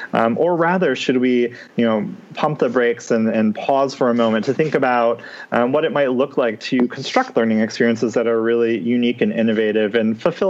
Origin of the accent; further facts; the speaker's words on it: Detroit, Michigan, United States; As a Chrysler guy, I'm from Michigan, specifically from the Metro Detroit area. My dad worked for Chrysler.